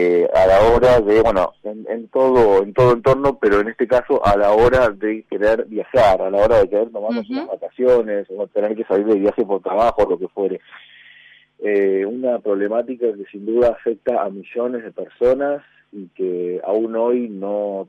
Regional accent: Buenos Aires, Argentina; born there; Yo nací en Buenos Aires hace ya 40 años atrás

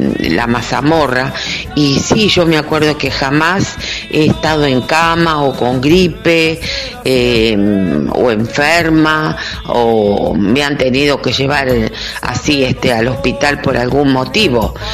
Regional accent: Quilmes, Buenos Aires Province, Argentina; also born or lived in Flores, Buenos Aires; Yo nací en Flores, estuve ahí hasta los 8 años. Después nos vinimos para Quilmes

